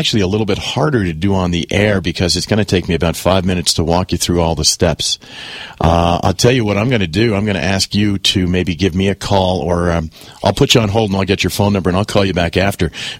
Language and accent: English; New Jersey, United States; Okay, well, I'm from New Jersey originally myself.